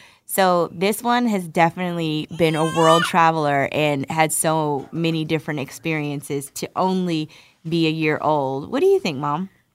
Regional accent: Irvington, New Jersey, United States; we're seeing shout-outs from New Jersey, baby, where Mommy's from Irvington, to be specific. I grew up on Lindsay Avenue.

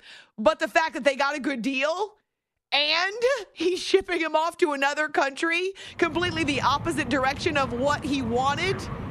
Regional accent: New Hampshire, United States; I grew up in New Hampshire. I've been to Toronto.

